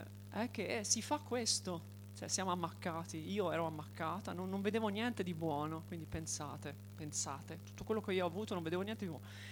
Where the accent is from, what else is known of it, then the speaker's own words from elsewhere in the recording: Tuscany, Italy; io sono toscana, si sentirà dal mio accento. Nel 2016 sono arrivata qua